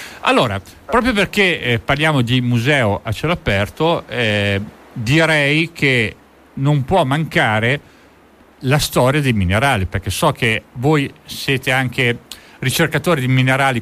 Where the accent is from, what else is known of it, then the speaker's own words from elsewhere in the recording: Castiglione, Emilia-Romagna, Italy; io adesso sono di Castiglione da sempre, nel senso che sono nato a Castiglione